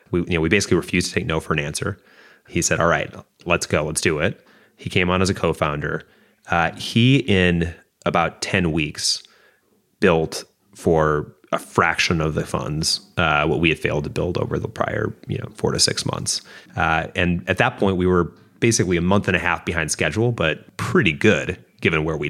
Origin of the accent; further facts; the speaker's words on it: Midwest, United States; I grew up middle class in the Midwest and I saw how hard it was.